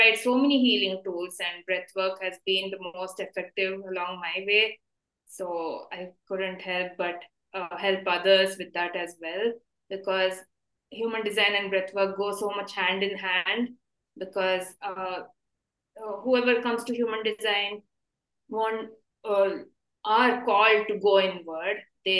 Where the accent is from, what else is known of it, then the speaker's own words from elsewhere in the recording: India; I had to make that hard decision to come back to my home country, India